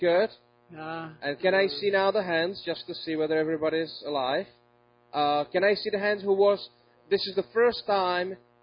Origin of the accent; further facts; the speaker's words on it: Czechia; I am from the Czech Republic.